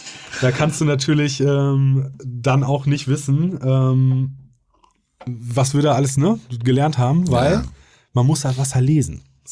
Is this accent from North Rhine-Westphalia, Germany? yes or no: yes; Münster, North Rhine-Westphalia, Germany; Ich komme aus Münster, da gibt es auch nicht so geile Gewässer.